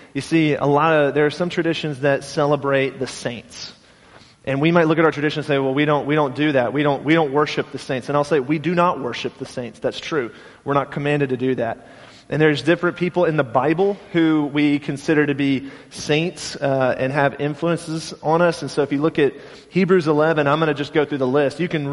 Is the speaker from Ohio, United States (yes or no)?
no; Nashville, Tennessee, United States; we're going to go to where I grew up in Nashville, Tennessee.